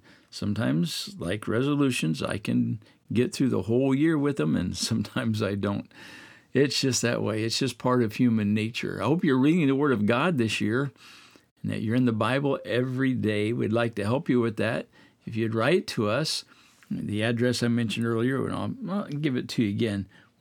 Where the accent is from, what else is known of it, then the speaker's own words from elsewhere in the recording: Midwest, United States; I grew up in the Midwest, and oh, I remember.